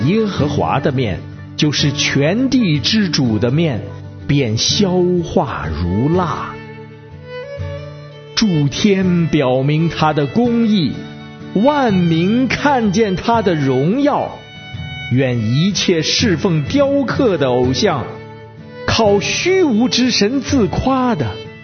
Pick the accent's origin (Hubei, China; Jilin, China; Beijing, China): Beijing, China; 我是北京的